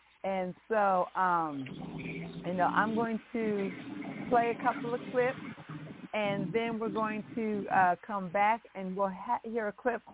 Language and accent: English; Washington, United States; The only person I have come in contact with vitiligo was a lady, and I'm from Washington State.